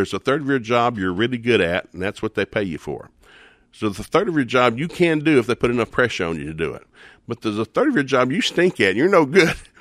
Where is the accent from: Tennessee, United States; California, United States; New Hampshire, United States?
Tennessee, United States; I grew up in East Tennessee in a country home.